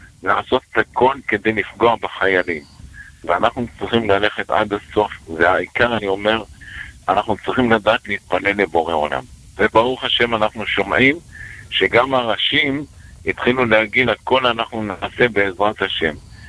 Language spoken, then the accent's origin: Hebrew; Ramat Gan, Tel Aviv District, Israel; מהרמה של הגן, מרמת גן.